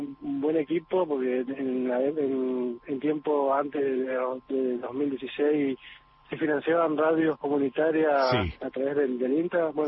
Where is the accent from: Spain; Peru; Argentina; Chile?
Argentina; Villa Ocampo, Santa Fe; also born or lived in Rosario; Yo soy nacido y criado en Isleta Norte, digamos, donde está la radio